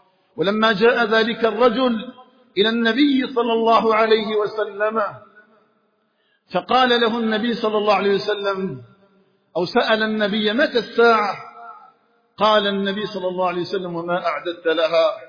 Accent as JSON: {"language": "Arabic", "country": "Algeria", "said": "اللهم اجعل بلدنا الجزائر آمنا مطمئنا"}